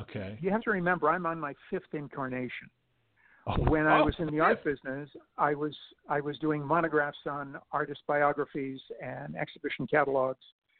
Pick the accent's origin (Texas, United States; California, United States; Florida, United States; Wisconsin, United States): California, United States; Los Angeles; No, especially growing up in West Los Angeles, going to middle-class, upper-middle-class schools